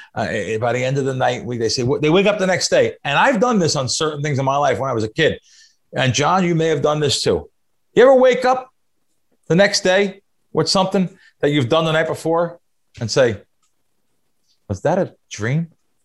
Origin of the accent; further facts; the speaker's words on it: New York, United States; I'm cynical. I'm a New Yorker.